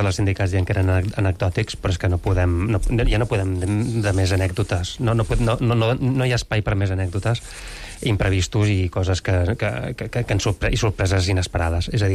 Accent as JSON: {"language": "Catalan", "region": "Catalonia", "country": "Spain", "said": "com a catalans"}